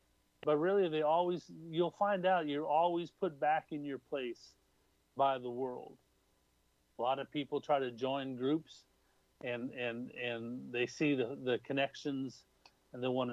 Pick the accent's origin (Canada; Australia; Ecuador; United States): Canada; that's one of the problems of being Canadian is, you know, Canadians know how to get along.